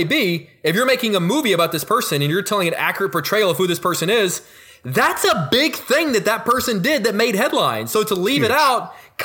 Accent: Houston, Texas, United States; Because I'm from Houston, and that was a big story in Houston when that happened.

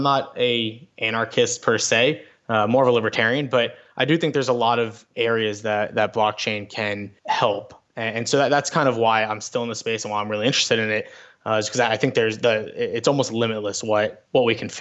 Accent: Florida, United States; I grew up in South Florida.

